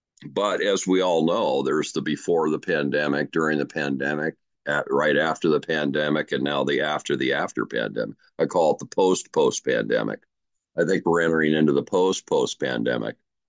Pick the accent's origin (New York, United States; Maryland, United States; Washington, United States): Washington, United States; Seattle; I grew up in Seattle. I'm a homeboy.